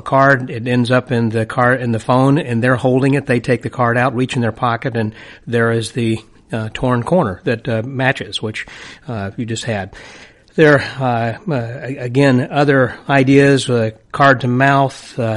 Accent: Illinois, United States; but he's from Chicago, and I'm originally from Illinois myself, and so perhaps it's just the way we speak.

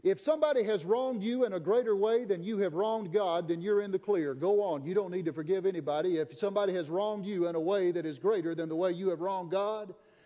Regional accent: Tennessee, United States; But I'm going to tell you, I grew up in McNary County, Tennessee, the home of Walking Tall Buford Pusser.

